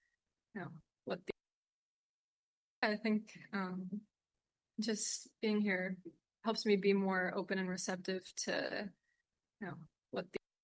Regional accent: Pennsylvania, United States; I had a friend from, I'm from Pennsylvania, and she had told me about coming here.

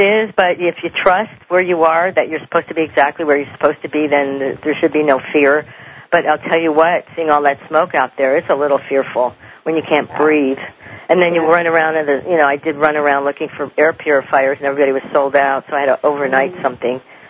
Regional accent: Detroit, Michigan, United States; born there; By the way, I was born in Detroit, Michigan.

